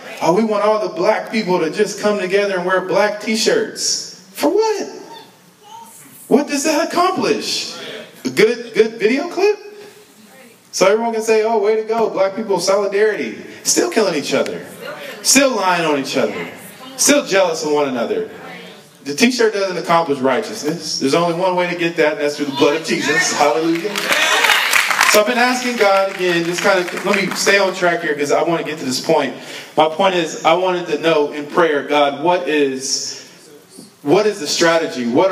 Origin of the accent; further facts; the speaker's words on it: United States; I'm from America. And they say, well, what are you? And I'm like, what do you mean? I'm American. I'm a black person from America.